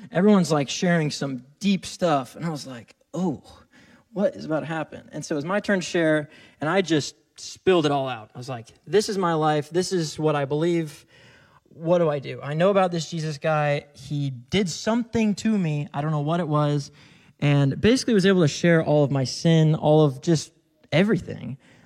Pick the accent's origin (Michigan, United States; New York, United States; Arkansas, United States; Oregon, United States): Oregon, United States; Salem; So, like I said … I'm from East Salem. Grew up in Oregon. We love Oregon.